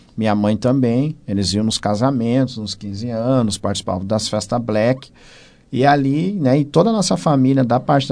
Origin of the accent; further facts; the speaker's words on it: Novo Hamburgo, Rio Grande do Sul, Brazil; eu sou de Novo Hamburgo, de uma periferia chamada Santo Afonso. Me criei, nasci nesse lugar. Eu venho de comunidade tradicional de terreiro. Meus pais têm um terreiro quase 50 anos lá na cidade.